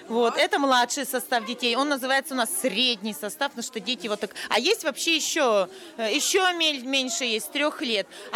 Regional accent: Udmurtia, Russia; А в Удмуртии закончила музыкальное училище.

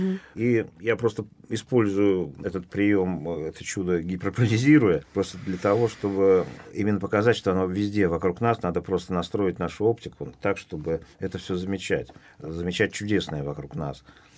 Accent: Saint Petersburg, Russia; born there; also born or lived in Egypt; Нет, я не родился в Египте, я родился в Ленинграде, в роддоме около Парка Победы. Вот. А в Египте я прожил в детстве.

